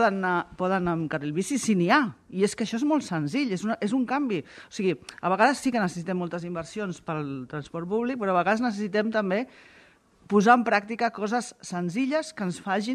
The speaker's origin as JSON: {"language": "Catalan", "region": "Catalonia", "country": "Spain", "said": "Jo sóc del Maresme"}